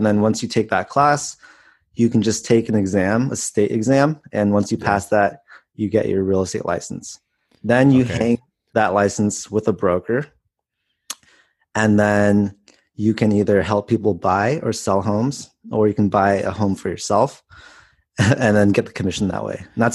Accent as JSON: {"language": "English", "town": "Palo Alto", "region": "California", "country": "United States", "tie": "born or raised there", "said": "Yep. I grew up in the Bay Area in Palo Alto."}